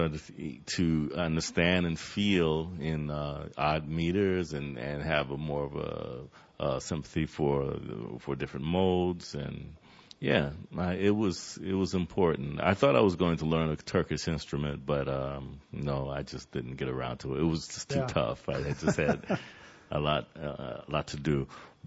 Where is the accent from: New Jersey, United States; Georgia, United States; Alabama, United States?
New Jersey, United States; No, I'm originally from New Jersey.